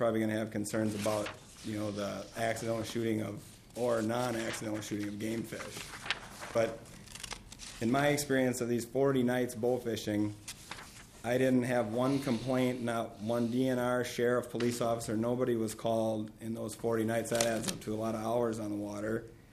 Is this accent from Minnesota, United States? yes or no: yes; Mankato, Minnesota, United States; from Mankato.